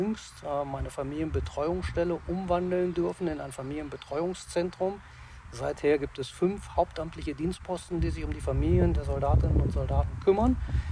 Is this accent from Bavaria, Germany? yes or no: no; Göttingen, Lower Saxony, Germany; born there; Aus Südniedersachsen, aus Göttingen.